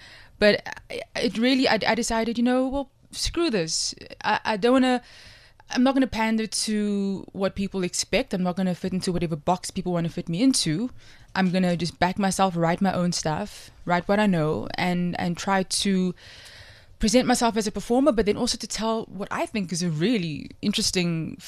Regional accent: Strandfontein, Western Cape, South Africa; I come from Strandfontein, which is, I would say, kind of a nicer version of Mitchell's Plain, next to Mitchell's Plain.

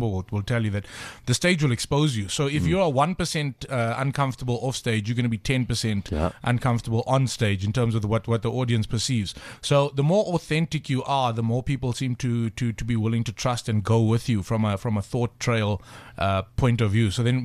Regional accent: South Africa; we are so unpredictable as South African comedians because we all come from little hubs, which have little cultural influences.

